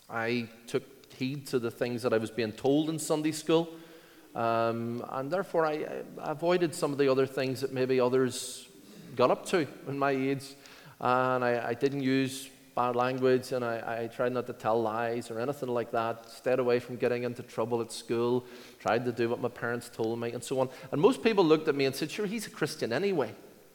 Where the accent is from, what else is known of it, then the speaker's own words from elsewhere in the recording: Belfast, Northern Ireland, United Kingdom; But my upbringing was not in Newton Ards particularly, but in East Belfast. And I grew up in Ballyhackamore.